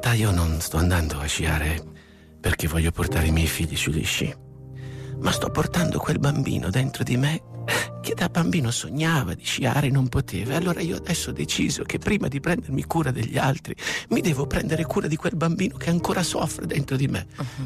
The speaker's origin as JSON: {"language": "Italian", "town": "Brescia", "region": "Lombardy", "country": "Italy", "said": "siamo di Brescia, io e la Piera"}